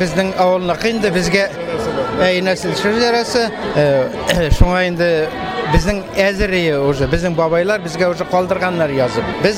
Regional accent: Bishkurai, Bashkortostan, Russia; Бишкурай авылы, Илеш районы, Бишкурай авылы. Безнең инде ике тапкыр Советлар Союзы герое Муса Гәрәев.

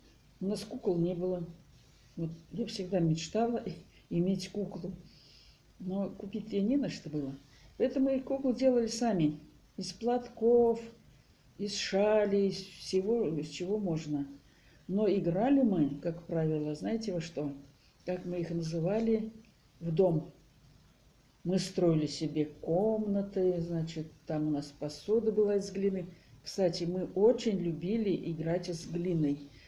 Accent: Bolshoye Podberezye, Tatarstan, Russia; born there; Я родилась 28 сентября 1941 года в селе Большое Подберезье Кайбицкого района Республики Татарстан.

